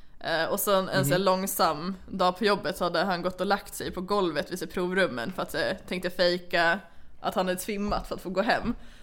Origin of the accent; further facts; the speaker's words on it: Sweden; jag är från Sverige